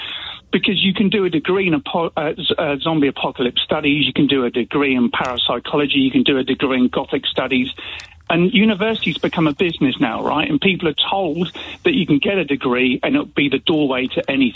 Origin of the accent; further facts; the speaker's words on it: South West England, United Kingdom; I'm from Cornwall.